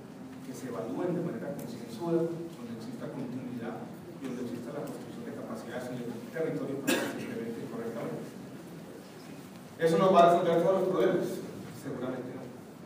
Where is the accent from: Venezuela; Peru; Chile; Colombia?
Chile; born there; La experiencia chilena, yo casualmente soy nacido en Chile, y la conozco bien.